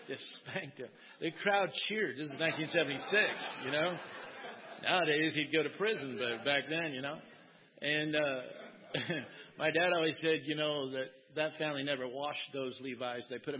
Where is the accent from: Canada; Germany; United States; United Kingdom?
United States; Cody, Wyoming; I grew up in Cody, Wyoming, as I mentioned a minute ago. And we still had parades on the 4th of July.